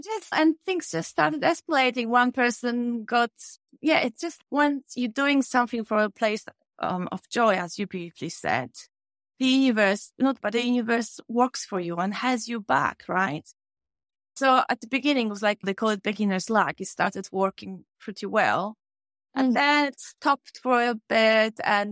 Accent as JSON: {"language": "English", "country": "Poland", "tie": "born or raised there", "said": "And I grew up in Poland and I could always feel some sort of presence in a way."}